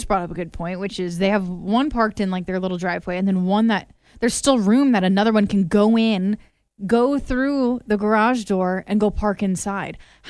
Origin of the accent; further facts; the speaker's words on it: Anamosa, Iowa, United States; I guess I didn't even realize as we were road tripping that we would drive through my hometown, Anamosa.